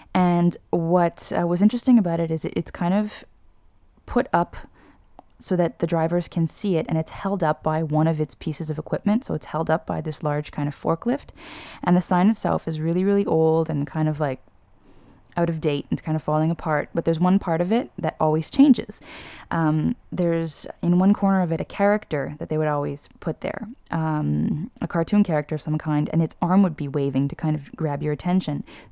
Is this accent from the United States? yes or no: no; Montreal, Quebec, Canada; I grew up in Ahuntsic, which is part of the city of Montreal, but it's kind of on the north end of the city, north end of the island.